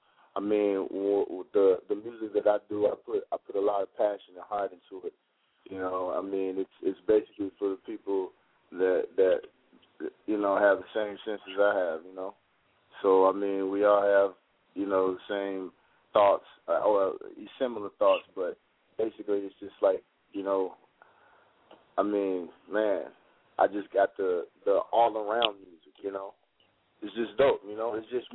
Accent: Minnesota, United States; Minnesota, North Side, you know what I'm saying, representing.

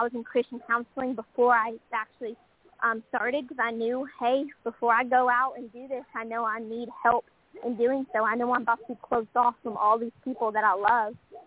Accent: Toller, Texas, United States; also born or lived in Forney, Texas; I got told that I was moving from Toller, Texas, all the way to Forney, Texas, to a huge school.

